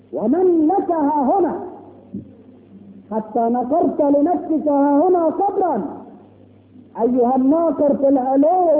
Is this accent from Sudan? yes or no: no; Egypt; احنا كمصريين